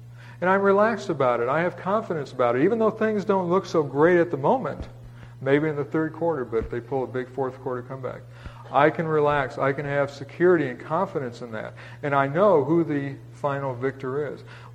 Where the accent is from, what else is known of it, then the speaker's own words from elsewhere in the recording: Phoenix, Arizona, United States; I was born and raised here in Phoenix.